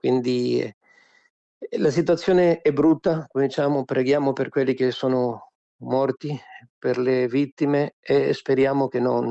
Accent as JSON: {"language": "Italian", "country": "Argentina", "said": "per esempio io sono argentino"}